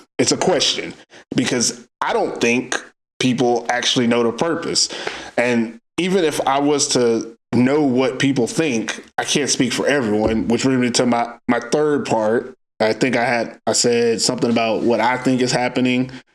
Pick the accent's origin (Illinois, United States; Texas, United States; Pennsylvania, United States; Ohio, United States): Texas, United States; I'm from Texas, so obviously we weren't doing a lot.